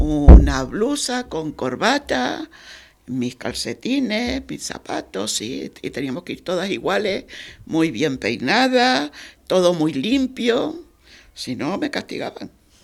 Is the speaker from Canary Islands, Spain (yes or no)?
yes; Betancuria, Canary Islands, Spain; born there; Nací en Fuerteventura, en Betancuria, es una de las Islas Canarias, el 21 del 6 de 1947.